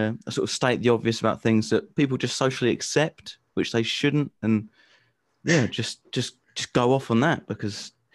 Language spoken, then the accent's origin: English; England, United Kingdom; Well, you know, I'm a comedian, I'm English